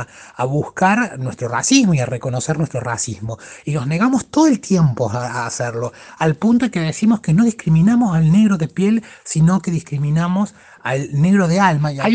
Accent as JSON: {"language": "Spanish", "country": "Argentina", "said": "Argentina siempre se construyó en el relato de que descendemos de los barcos y que somos europeos"}